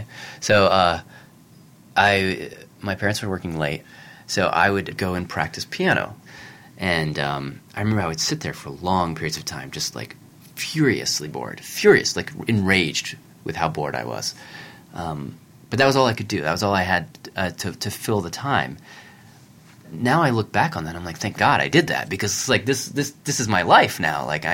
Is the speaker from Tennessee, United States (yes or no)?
yes; Tennessee, United States; I grew up in Tennessee, pre-cell phone, pre-internet, really.